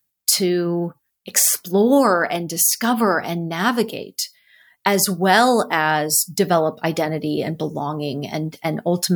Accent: Cupertino, California, United States; So I grew up in Cupertino. I mean, the thing that's really fun for me is that my grandparents had moved to Cupertino in the 50s to open a nursery when it was all orchards.

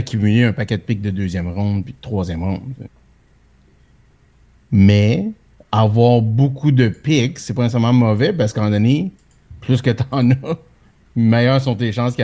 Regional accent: Montreal, Quebec, Canada; Je suis Canadien de Montréal.

